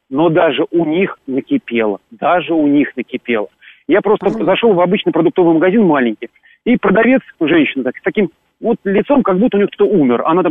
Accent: Belarus; я краткий белорус, но мне еще повезло, у меня еще российский паспорт.

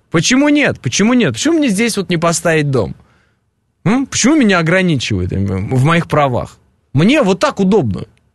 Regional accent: Kazakhstan; born there; Я родился в Казахстане.

